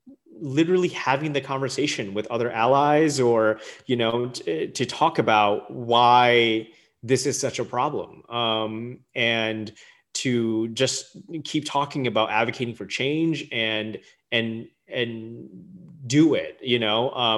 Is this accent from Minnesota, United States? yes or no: yes; Minneapolis, Minnesota, United States; also born or lived in St. Paul; growing up in the Twin Cities, in Minneapolis and St. Paul, I mean, I think we have such a big community that, like, when I'm around other Hmong people, you know, obviously very comfortable